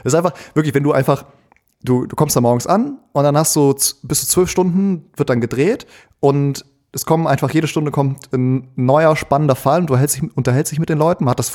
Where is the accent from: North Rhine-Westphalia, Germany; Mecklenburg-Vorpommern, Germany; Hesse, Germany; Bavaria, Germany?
North Rhine-Westphalia, Germany; ich bin ja Rheinländer